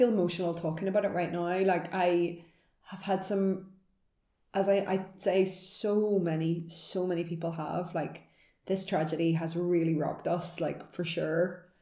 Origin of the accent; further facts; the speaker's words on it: Northern Ireland, United Kingdom; accent: Northern Irish; it's because of my Northern Irish accent.